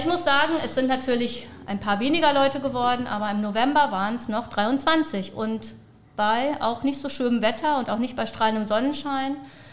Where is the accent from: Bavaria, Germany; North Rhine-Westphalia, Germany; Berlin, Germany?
North Rhine-Westphalia, Germany; Gelsenkirchen; Ich komme hier aus Ückendorf, ich wohne hier in Ückendorf